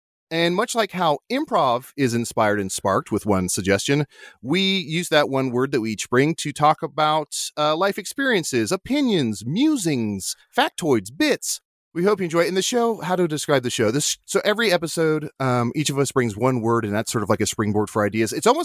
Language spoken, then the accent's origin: English; Chicago, Illinois, United States; And we're three friends from Chicago.